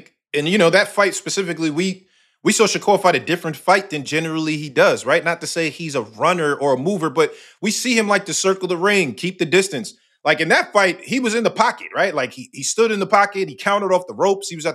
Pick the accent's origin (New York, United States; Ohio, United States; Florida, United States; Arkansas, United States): New York, United States; Queens; I'm from Queens